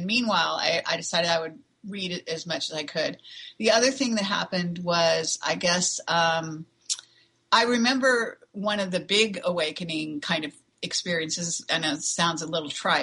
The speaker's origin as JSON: {"language": "English", "region": "California", "country": "United States", "tie": "born or raised there", "also_born_or_lived": "Palo Alto", "said": "So I really was a California kid at Northern California. I was born in Palo Alto and I grew up in Apple, where Apple Computer is now, which when I was growing up was all orchards."}